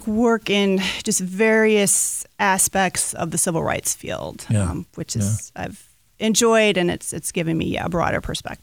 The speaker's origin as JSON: {"language": "English", "region": "Michigan", "country": "United States", "moved": "as an adult", "said": "I'm originally from Michigan."}